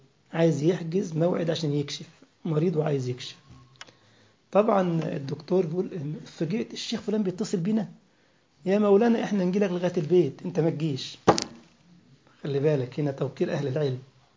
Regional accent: Egypt; وهو يسكن في مدينة اسمها مدينة 6 أكتوبر عندنا في مصر

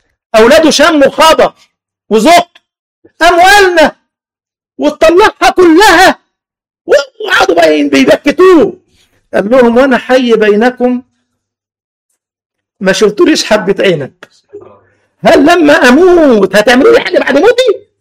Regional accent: Egypt; ده كان بنسميه زمان عندنا في مصر كولدير

